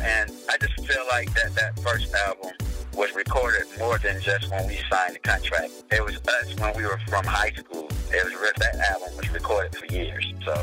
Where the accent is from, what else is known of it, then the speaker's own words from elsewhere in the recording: the South, United States; because we're from the South, take that soulful singing.